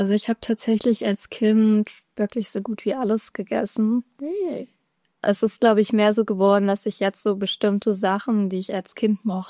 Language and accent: German; Kiel, Schleswig-Holstein, Germany; also born or lived in Bremen; ich komme aus Kiel, bin dann nach Bremen gezogen.